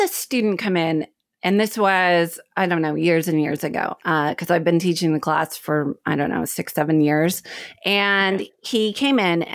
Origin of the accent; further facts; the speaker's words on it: Oklahoma City, Oklahoma, United States; I was pretty confused in my younger life about which direction. I'm from the Midwest.